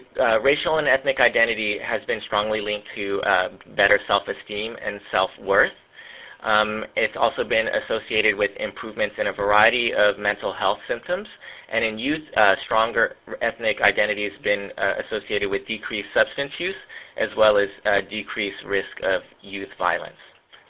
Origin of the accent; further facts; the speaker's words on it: United States; So in my case, I'm a Vietnamese American. I grew up in the United States, but my parents are from Vietnam.